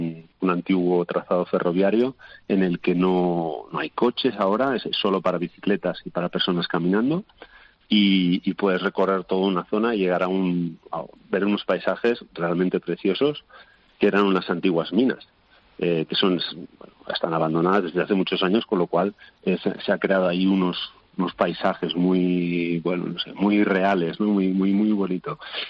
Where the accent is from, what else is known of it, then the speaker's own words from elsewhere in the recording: Barcelona, Catalonia, Spain; born there; Yo nací en Barcelona y veraneé de jovencito muchos años en la Costa Brava con mis padres.